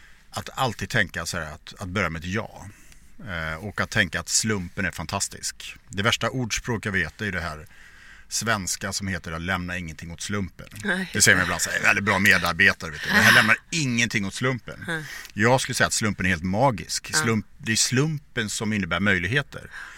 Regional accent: Borås, Västra Götaland County, Sweden; born or raised there

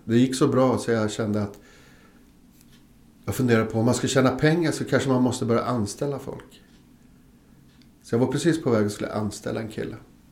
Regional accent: Stockholm County, Sweden; Och Där är jag uppvuxen. Med den ena foten i antroposofin och den andra foten utanför.

